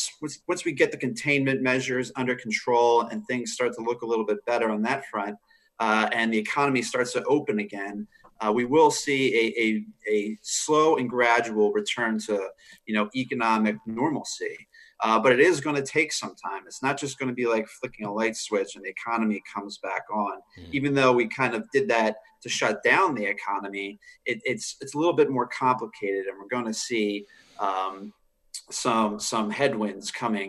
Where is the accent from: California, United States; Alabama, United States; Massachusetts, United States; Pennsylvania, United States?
Pennsylvania, United States; Philadelphia; now in Charlotte, United States; I'm actually one of them. I'm from Philadelphia, and I just moved to Charlotte about 2 years ago.